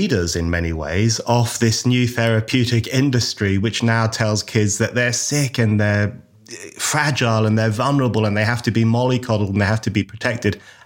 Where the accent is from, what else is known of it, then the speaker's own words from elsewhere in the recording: London, United Kingdom; When I was a kid growing up in London, in a fairly traditional Irish heritage household